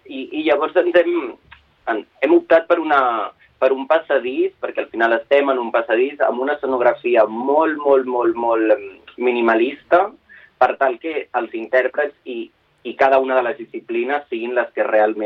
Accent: Barcelona, Catalonia, Spain; la majoria no som de Barcelona, jo sí, però la majoria de la companyia no és de Barcelona.

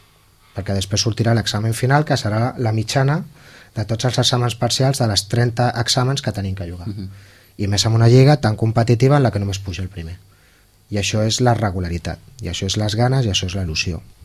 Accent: Santa Coloma, Catalonia, Spain; A veure, jo, com ja sabeu, jo sóc de Santa Coloma.

